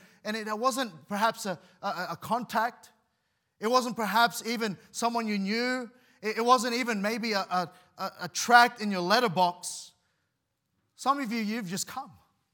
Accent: Sydney, New South Wales, Australia; I grew up in Western Sydney, forgive me.

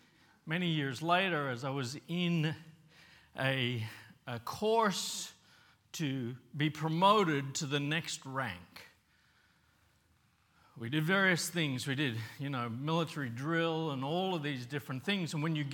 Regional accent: Papua New Guinea; now in Australia; For myself, I grew up in Papua New Guinea. My parents are Australian. I was born here in Australia. I moved to Papua New Guinea when I was probably 1.5-ish. So an Australian in Papua New Guinea

